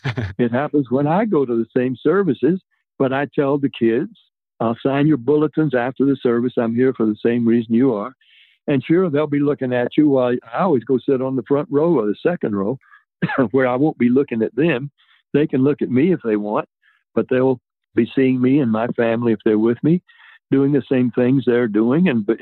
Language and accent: English; Nashville, Tennessee, United States; I was from Nashville.